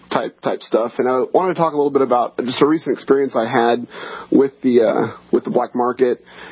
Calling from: Krasnoyarsk, Krasnoyarsk Krai, Russia; I'm calling from Central Siberia. It's a city called Krasnoyarsk.

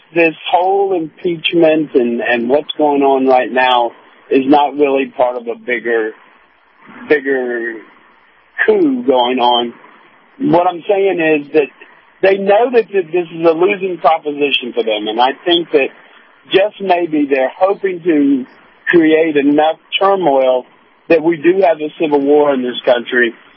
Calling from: Bradenton, Florida, United States; your friendly Uber driver, Bradenton.

